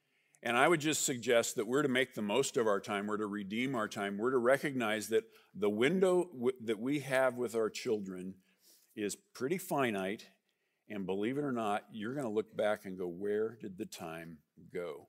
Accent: United States; born there; I'm a boomer, I'm one of the last boomers, I was born in America. I was born in 1958.

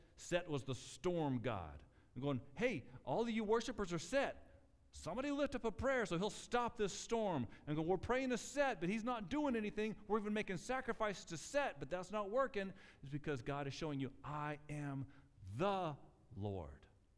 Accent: Texas, United States; born there; that's not a locust, that's a grasshopper, because I was born in Texas.

